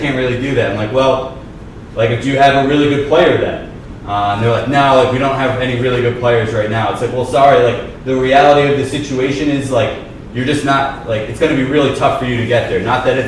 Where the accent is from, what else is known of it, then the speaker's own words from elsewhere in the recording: San Francisco, California, United States; also born or lived in North Jersey / South Jersey; I grew up in the Bay Area, San Francisco. I lived in North Jersey before that. I lived in South Jersey after that.